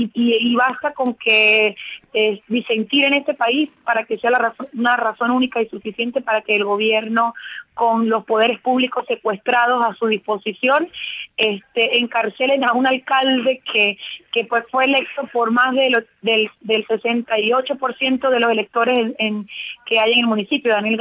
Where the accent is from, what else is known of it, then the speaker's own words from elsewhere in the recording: Venezuela; como somos los venezolanos. Los venezolanos somos personas de espíritu libre, personas trabajadoras, personas que nos gusta producir, personas que nos gusta superarnos, que nos gusta salir adelante.